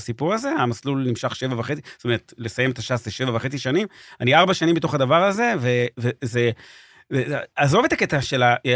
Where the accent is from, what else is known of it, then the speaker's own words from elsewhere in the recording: Petah Tikva, Central District, Israel; אבל אז אני מפתח תקווה.